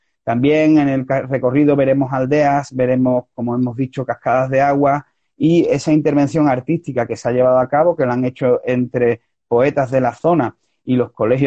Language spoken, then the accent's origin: Spanish; Andalusia, Spain; somos raros dentro de Andalucía y no hemos tenido tanta influencia árabe